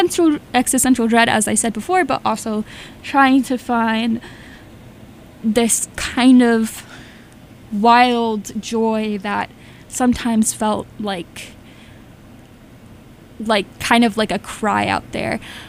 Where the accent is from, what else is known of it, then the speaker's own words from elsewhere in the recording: Queens, New York, United States; I'm from New York City, so quarantine and COVID was really intense for me and for my community. I am from Queens, New York